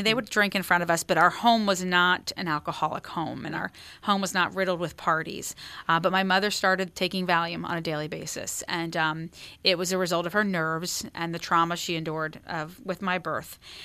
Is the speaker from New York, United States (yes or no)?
no; Pennsylvania, United States; So I grew up in Pennsylvania, was born and raised in kind of the Lehigh Valley area. So Easton, Bethlehem, you think of … you know, the Easton, Bethlehem, Allentown area.